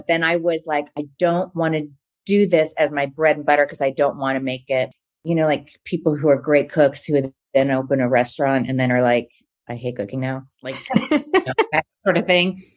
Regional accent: Arizona, United States; But to back up, I grew up in Arizona.

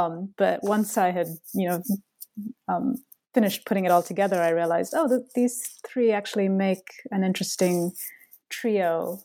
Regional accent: Bangalore, Karnataka, India; it's easier for me to write about the experience of, you know, adolescence growing up in Bangalore, because that was when that was an experience that I myself had

